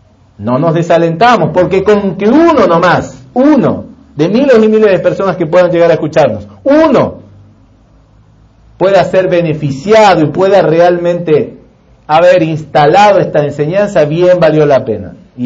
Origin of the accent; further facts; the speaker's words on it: Argentina; born there; no fue para nada fácil allá en Argentina, donde nacimos.